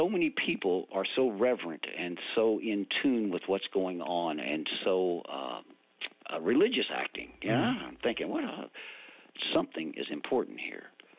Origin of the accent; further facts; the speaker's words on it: Louisville, Kentucky, United States; I grew up in the West End of Louisville, going to church I went to Holy Cross Catholic School